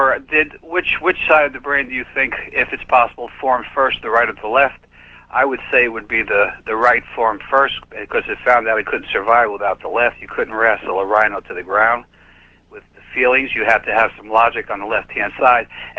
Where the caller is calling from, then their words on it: Bellingham, Washington, United States; I'm calling from Bellingham, Washington, KGIM 790.